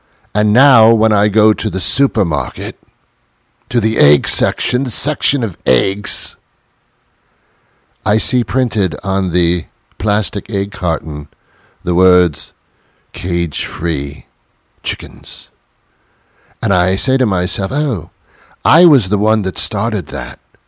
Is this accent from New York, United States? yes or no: yes; New York, United States; accent: British; now in Massachusetts, United States; Why do I have a British accent when I'm not from England at all? I'm from New York, now living in Massachusetts.